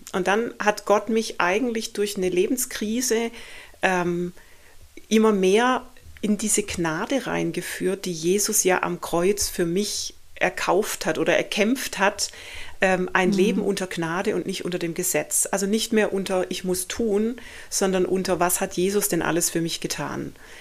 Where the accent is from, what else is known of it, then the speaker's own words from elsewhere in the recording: Baden-Württemberg, Germany; Jetzt komme ich aus dem Schwabenland.